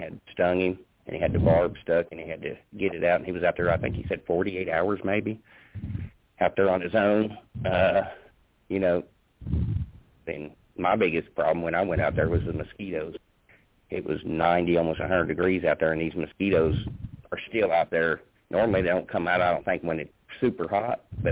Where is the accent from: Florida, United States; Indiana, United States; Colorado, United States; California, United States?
Indiana, United States; whenever I grew up in Indiana, we lived next to a creek, and mosquitoes were horrible there.